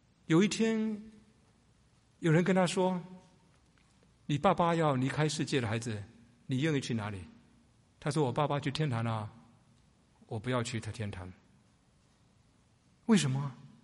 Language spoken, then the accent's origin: Chinese; China; 我们中国人讲的一句话说，有其父必有其子